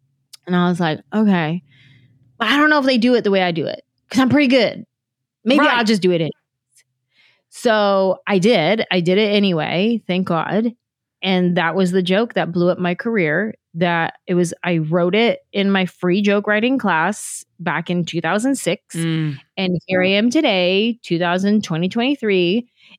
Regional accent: San Jose, California, United States; I grew up in San Jose. There's a huge Vietnamese population in San Jose.

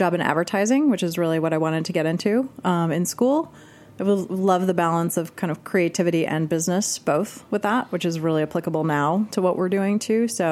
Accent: Chicago, Illinois, United States; I'm from Chicago, outside of Chicago. So I grew up very Midwestern, very meat and potatoes.

